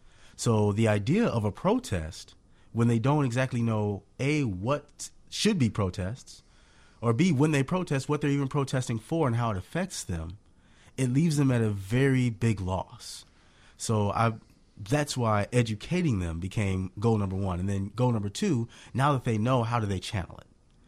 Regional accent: Chicago, Illinois, United States; I'm born on the south side of Chicago. Okay. Around 80th and Halsted. That's where home has been.

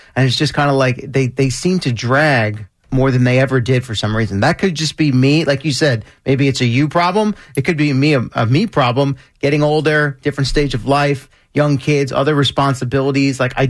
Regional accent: Washington, D.C. area, United States; also born or lived in New York; So, like, I'm a New Yorker, but I grew up in a D.C. suburb in sort of a unique situation.

